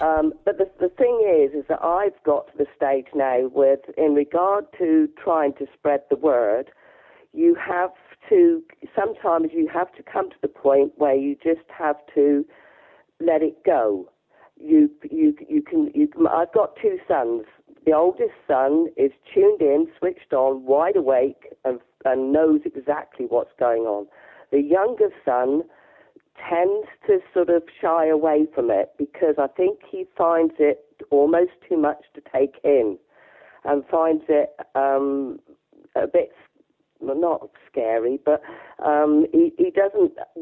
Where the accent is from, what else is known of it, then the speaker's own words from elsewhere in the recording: South West England, United Kingdom; now in Elmdon, United Kingdom; Well, no, not originally. Devon originally.